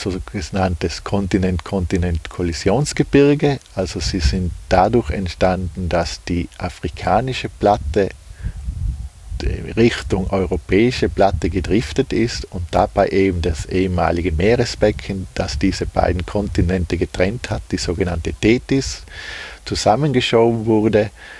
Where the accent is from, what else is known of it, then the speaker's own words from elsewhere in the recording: Trentino-Alto Adige, Italy; Also ich bin gebürtiger Bustertal, also Südtiroler. Und da sind wir schon eigentlich von der Natur aus mit Bergen umgeben.